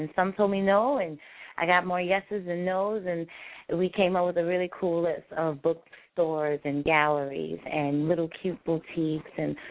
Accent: New Orleans, Louisiana, United States; being that we're from New Orleans.

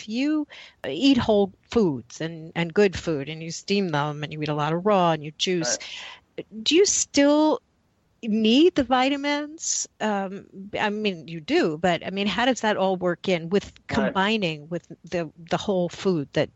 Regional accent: Manhattan, New York, United States; I grew up in Manhattan and, you know, we didn't know how to deal with floods in an apartment

